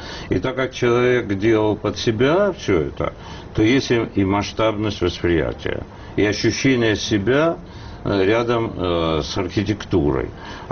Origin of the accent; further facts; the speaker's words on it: Armenia; Russian is a second language; Хотя меня обвиняют, пишут, что я плохой армянин, что я ничего для Армении не сделал.